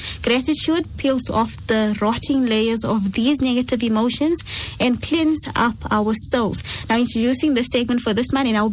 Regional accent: South Africa; I am grateful and alhamdulillah for the right of identifying myself as a South African Muslim.

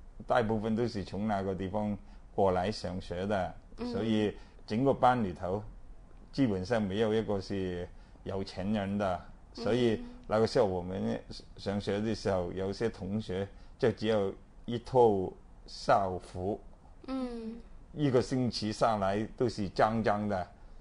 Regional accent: Hong Kong; Chinese is a second language; 我是上个世纪50年代出生在香港的，所以我是地道的香港人。我的普通话不太好，

